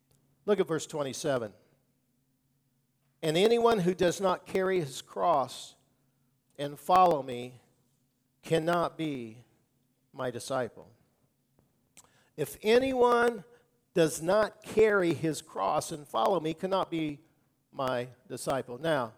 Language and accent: English; Brazil, Indiana, United States; I grew up in a small, just early growing up, in a small Methodist church in my hometown of Brazil, Indiana.